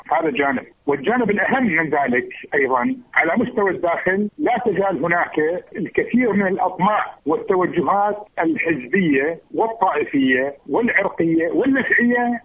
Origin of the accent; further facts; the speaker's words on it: Iraq; امتلاكنا كعراقيين قرارنا السياسي